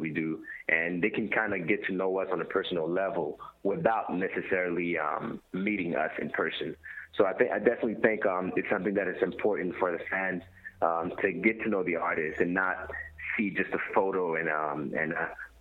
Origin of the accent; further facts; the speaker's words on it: Florida, United States; also born or lived in Los Angeles; Well, I grew up in Florida, so it would most likely either be in Florida, or it could be LA, because I also lived in LA.